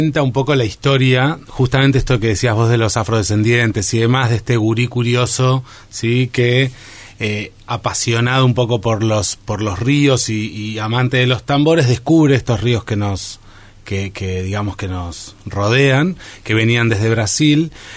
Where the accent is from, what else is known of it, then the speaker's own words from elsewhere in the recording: La Plata, Buenos Aires Province, Argentina; Desde Capital hacia acá, pero soy de La Plata.